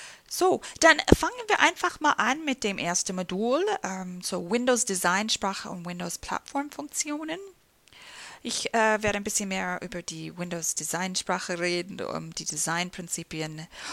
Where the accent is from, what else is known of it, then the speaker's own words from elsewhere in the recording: United States; German is a second language; now in Germany; Ich bin Amerikanerin und arbeite seit 2007 bei Microsoft Deutschland.